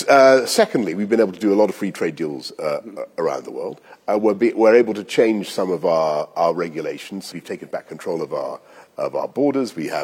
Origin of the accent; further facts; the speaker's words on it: New York City, New York, United States; born there; I was born in New York, but I had to give up my citizenship because it was just so expensive.